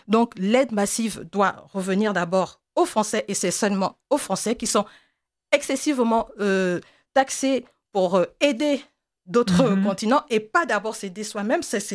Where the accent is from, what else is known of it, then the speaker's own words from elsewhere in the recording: France; born there; Je suis née en France en tant que Française. Ma priorité reste évidemment la France.